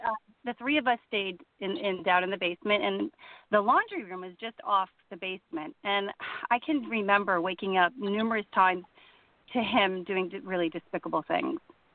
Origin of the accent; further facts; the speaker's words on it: Connecticut, United States; We lived in Connecticut. I grew up in Connecticut. I didn't grow up in New Jersey.